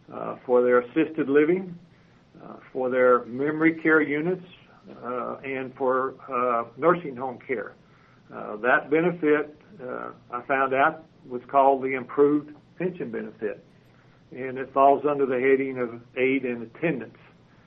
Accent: Oklahoma, United States; now in Texas, United States; I grew up in Oklahoma, got my education there, went to a small teacher's college in northeastern Oklahoma

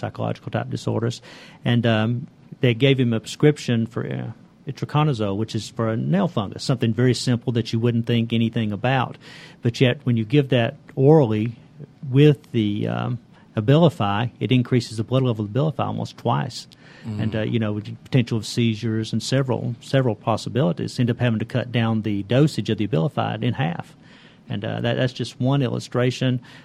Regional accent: Buford, Georgia, United States; I was actually born and raised in Buford. I'm a local hometown boy. I attended the Buford City Schools

